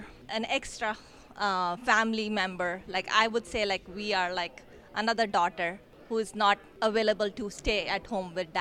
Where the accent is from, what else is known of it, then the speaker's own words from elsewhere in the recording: India; I grew up in India, where there's a lot of family support, neighbors, friends, family.